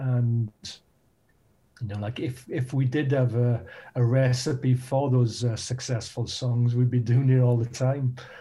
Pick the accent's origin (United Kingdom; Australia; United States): United Kingdom; Wales; for me, those classics still got fond memories of them growing up in Wales.